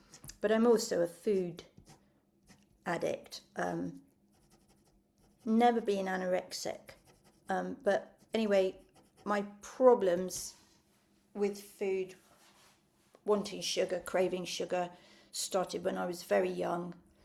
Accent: England, United Kingdom; in this country, in England, well, I grew up in England.

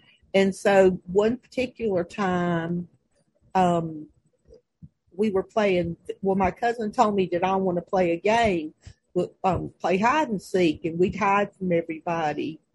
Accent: the South, United States; born there; I was born in the South, as you can probably tell.

